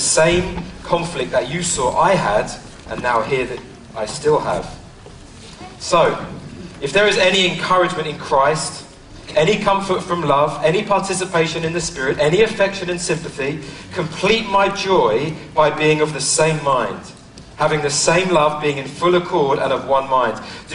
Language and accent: English; United Kingdom; you won't know if I take offence because I'm British.